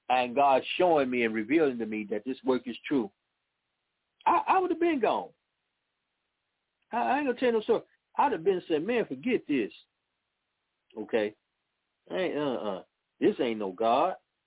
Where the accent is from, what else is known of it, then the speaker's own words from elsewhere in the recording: Chicago, Illinois, United States; born there; now in Mississippi; I was born in Chicago. And when we moved here to Mississippi